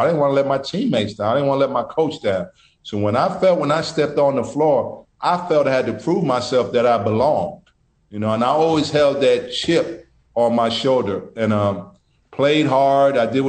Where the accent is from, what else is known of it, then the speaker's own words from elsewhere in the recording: New York, United States; Just growing up in New York too, playing in the parks of New York, no blood, no foul